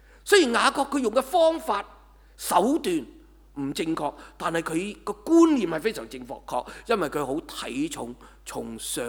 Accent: Hong Kong; 好像我们香港人这样，是吗？我们都是歪的，是吧？

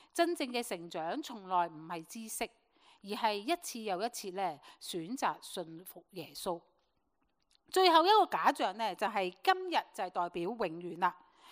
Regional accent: Hong Kong; 我们香港人来的嘛

